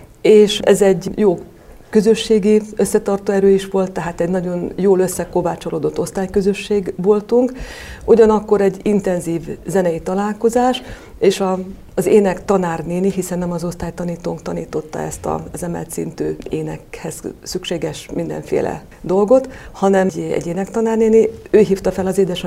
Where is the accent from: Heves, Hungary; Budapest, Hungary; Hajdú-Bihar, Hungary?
Heves, Hungary; Gyöngyös; Gyöngyösön töltöttem a gyermekkoromat